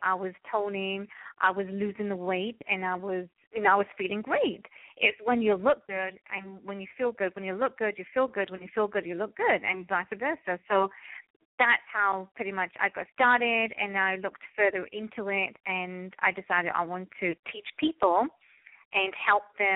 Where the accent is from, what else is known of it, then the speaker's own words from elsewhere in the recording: England, United Kingdom; now in Canada; I always loved dancing, and I didn't get the opportunity when I was, as a kid growing up in England. But I, when I came to Canada is when I first started